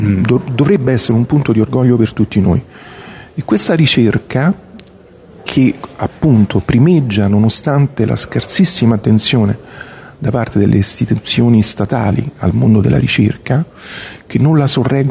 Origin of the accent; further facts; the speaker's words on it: Rome, Lazio, Italy; born there; peraltro io sono nato e vivo a Roma, ma considero Torino la mia città adottiva